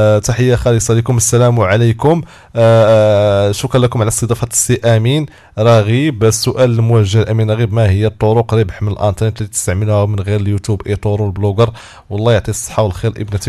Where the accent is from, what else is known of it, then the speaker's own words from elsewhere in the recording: Agadir, Souss-Massa, Morocco; من اكادير